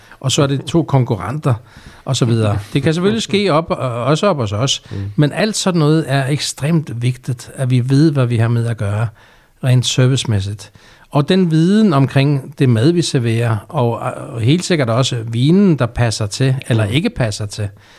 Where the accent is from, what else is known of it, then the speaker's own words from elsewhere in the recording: Faroe Islands; now in Denmark; Og så kom den lille tykke bamse her afsted i 86. Og meningen var, at jeg skulle tilbage til Færøerne